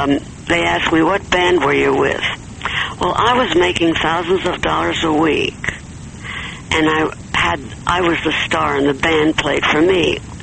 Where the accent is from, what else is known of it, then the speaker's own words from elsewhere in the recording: United States; I'm an American.